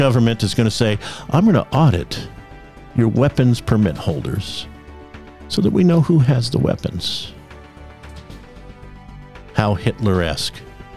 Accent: United States; I'm an American, damn it. And that's the way it's going to stay.

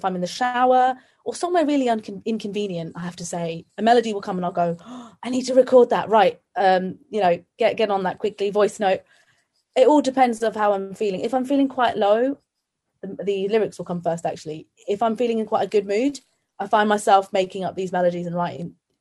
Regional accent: Skiathos, Thessaly, Greece; So I was brought up on the Greek island of Skathos. That is where my family is at the moment.

